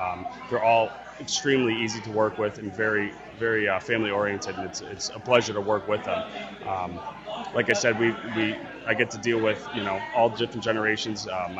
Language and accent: English; Torrington, Connecticut, United States; I'm from Torrington, Connecticut.